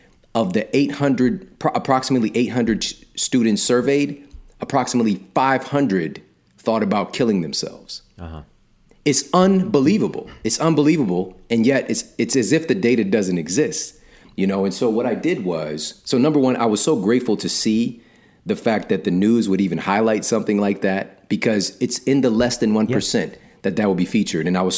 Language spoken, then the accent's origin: English; Ferguson, Missouri, United States; because where I come from, I'm from Ferguson, Missouri. It's where I spent the majority of my years.